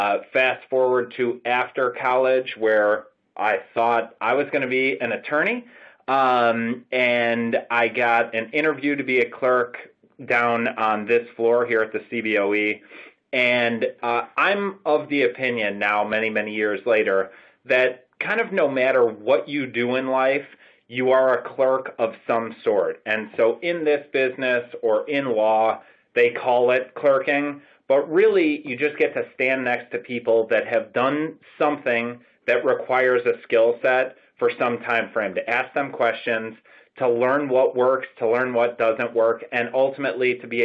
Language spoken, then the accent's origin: English; Illinois, United States; I grew up outside of Chicago as well, and for many, many years, this business was very provincial.